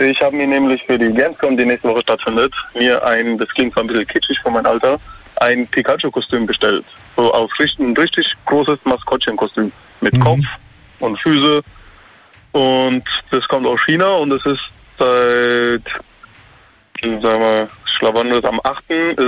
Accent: Ketsch, Baden-Württemberg, Germany; Ich komme aus Ketsch, Nähe Schwetzingen.

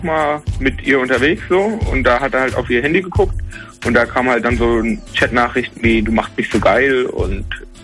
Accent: Hanau, Hesse, Germany; Ich komme aus Hanau, in der Nähe von Frankfurt.

